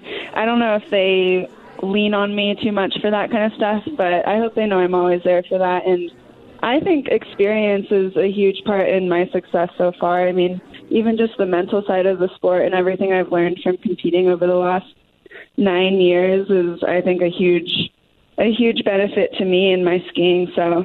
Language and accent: English; Carmel, California, United States; I grew up in Carmel, California, which is a little beach town, 5 hours away from snow.